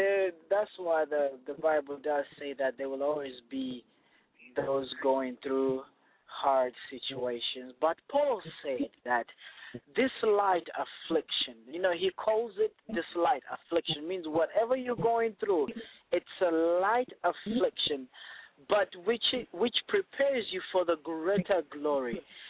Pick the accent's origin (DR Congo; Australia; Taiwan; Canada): DR Congo; now in Houston, United States; Well, I'm originally from Congo, Central Africa, and I'm calling from Houston